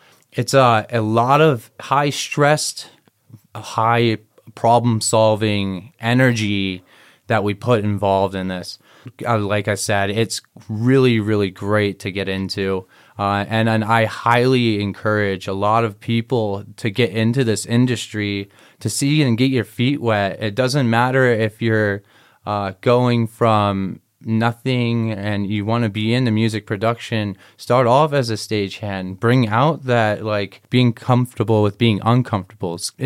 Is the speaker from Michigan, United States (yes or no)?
yes; Michigan, United States; now in Los Angeles, United States; I'm originally from Michigan. Grew up out there for about like 10, 15 years. Mm-hmm. Then came out to LA for a little bit.